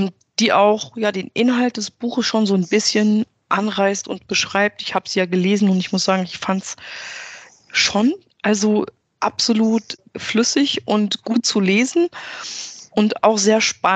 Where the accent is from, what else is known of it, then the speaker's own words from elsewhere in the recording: North Rhine-Westphalia, Germany; bei uns im Rheinland, wo ich herkomme